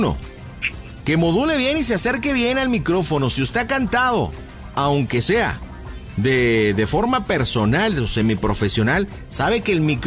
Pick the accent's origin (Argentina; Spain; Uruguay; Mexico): Mexico; Monterrey, Nuevo León; Como en el norte, yo soy de Monterrey, el norteño es lo que más pega